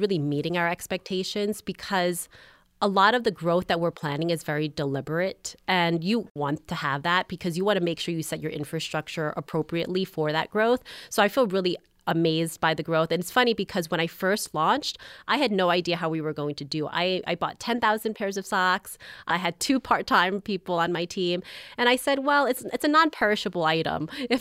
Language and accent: English; Queens, New York, United States; also born or lived in Long Island; now in Missoula, United States; So I was born and raised in Queens. The neighborhood got kind of rough.